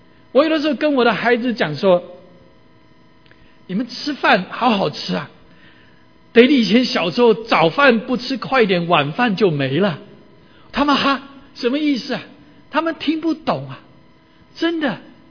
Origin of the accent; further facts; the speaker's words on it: United States; 我们美国人呢动不动 I love you dear darling I love you